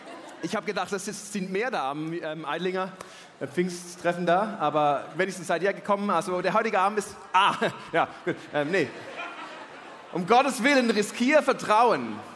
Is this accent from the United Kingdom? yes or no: no; Switzerland; Ich bin naiv oder ich bin Schweizer.